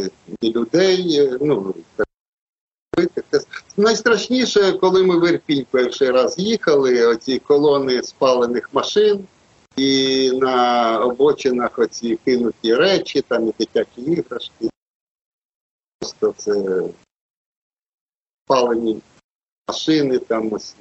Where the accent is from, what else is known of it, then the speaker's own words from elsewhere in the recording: Kyiv, Ukraine; Я народився в Києві, у нас школа була, сад шкільний був на території Лаври, ми ходили туди яблуки збирати.